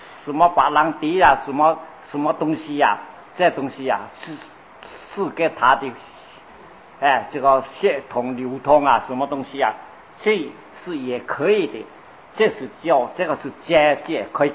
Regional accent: China; 很多是我们中国人啊，很多药在药寄生酒啊。

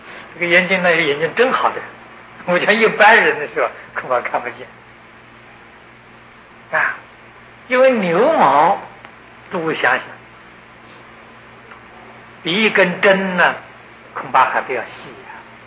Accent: China; 我们中国人用毛笔

